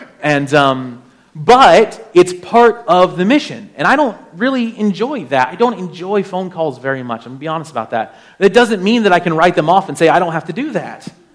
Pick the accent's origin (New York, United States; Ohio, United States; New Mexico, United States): Ohio, United States; I come from Ohio, and I told Sarah when I met her, and I met her in Georgia, when she told me that she lived in Alaska.